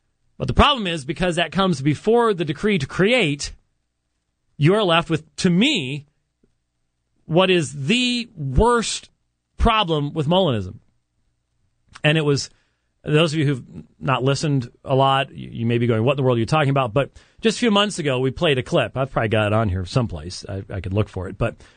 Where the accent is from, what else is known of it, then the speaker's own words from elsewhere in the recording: Scotland, United Kingdom; I would never make a good charismatic because I'm Scottish, and Scotsmen tend to be, pretty boring at times.